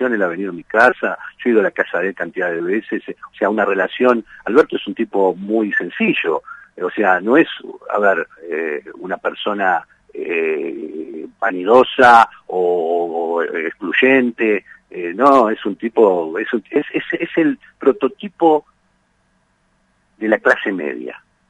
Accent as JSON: {"language": "Spanish", "town": "La Matanza", "region": "Buenos Aires Province", "country": "Argentina", "tie": "born there", "said": "yo soy de barro, yo nací en La Matanza, yo empecé la política en La Matanza"}